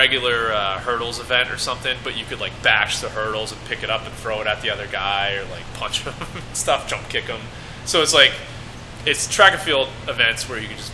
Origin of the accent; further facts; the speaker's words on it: Toms River, New Jersey, United States; I grew up in Tom's River.